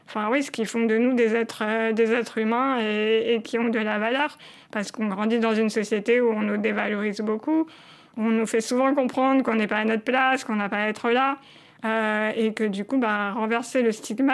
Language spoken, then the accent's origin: French; Paris, Île-de-France, France; je suis née et j'ai grandi à Paris, dans le sud de Paris, le 13e arrondissement pour citer plus précisément.